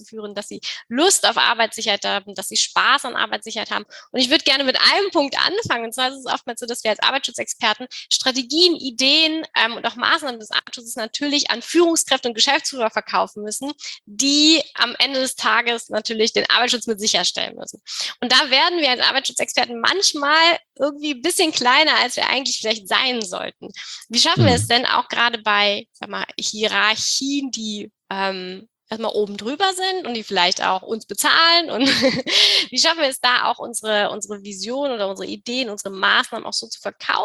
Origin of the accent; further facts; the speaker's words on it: Germany; wie wir eben auch als Deutsche wachsen oder groß werden